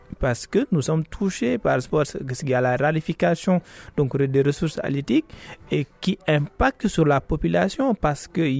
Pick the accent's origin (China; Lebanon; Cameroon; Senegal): Senegal; Saint-Louis; Et chez nous, à Saint-Louis, on parle de cette génie.